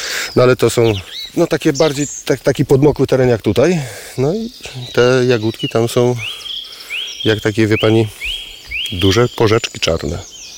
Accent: Lublin Voivodeship, Poland; ja pochodzę z Lubelszczyzny. Ja nie jestem rodowitym mieszkańcem Podkarpacia.

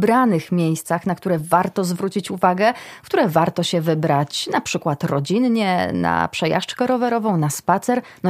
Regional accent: Lipa, Lublin Voivodeship, Poland; Sama pochodzę z Lipy, to lasy janowskie. Zróżnicowane lasy, piękne stawy też wokół. Sporą część dzieciństwa spędziłam chodząc na jagody, więc te lasy blisko Lipy znam.

